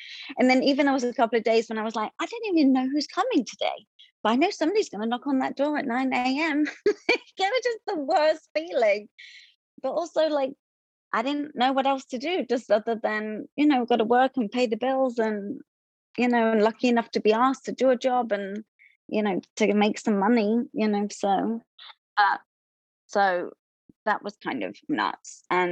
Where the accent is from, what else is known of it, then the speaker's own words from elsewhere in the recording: London, United Kingdom; now in United States; I came from London in 2008.